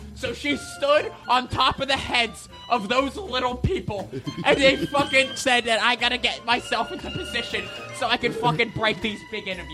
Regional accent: Boston, Massachusetts, United States; Knew him growing up in Boston.

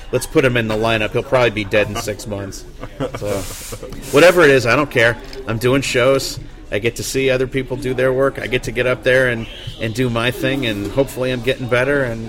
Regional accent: Jefferson City, Missouri, United States; because I grew up in Jefferson City

